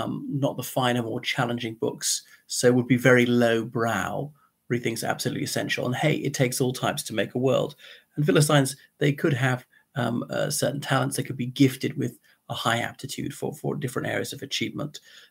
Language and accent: English; Ireland; from Ireland.